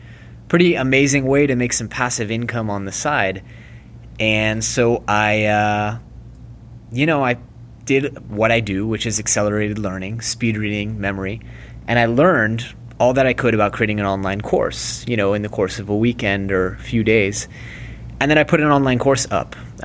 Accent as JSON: {"language": "English", "region": "California", "country": "United States", "moved": "as an adult", "lives_now": "Israel", "said": "Well, so first, I'm originally from California. I'm a Silicon Valley entrepreneur who became disenchanted and moved to Israel about 5 years ago."}